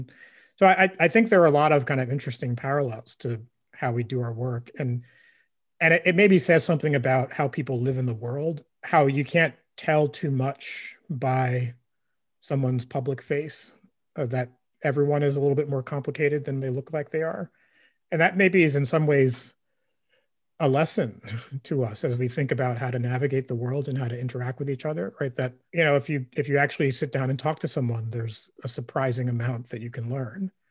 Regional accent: Brooklyn, New York, United States; that's maybe just partly growing up in Brooklyn. Like this is not how we interact with each other, right?

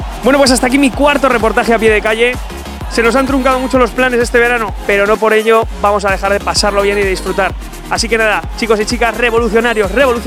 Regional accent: La Almunia de Doña Godina, Aragon, Spain; Yo también soy de pueblo de la Almunia y tampoco vamos a tener fiestas.

